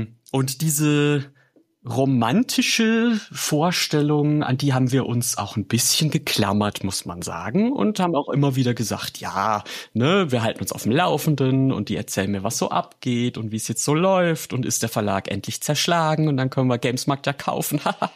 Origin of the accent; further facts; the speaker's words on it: Baden-Württemberg, Germany; Ich komme aus Baden-Württemberg, ich kann das.